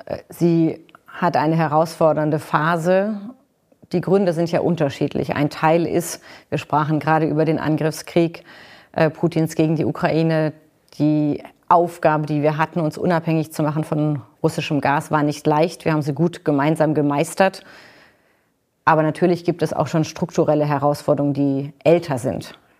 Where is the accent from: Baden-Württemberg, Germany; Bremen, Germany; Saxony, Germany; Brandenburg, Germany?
Baden-Württemberg, Germany; Ich komme aus Baden-Württemberg, ja, The Land.